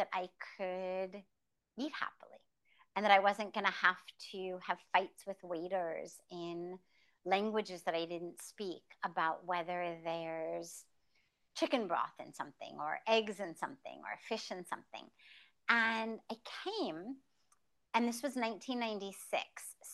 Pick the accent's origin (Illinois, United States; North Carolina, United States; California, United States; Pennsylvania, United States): California, United States; Los Angeles; the life that I grew up in Los Angeles, quite literally in Hollywood, hence the Hollywood to the Himalayas title of my memoir.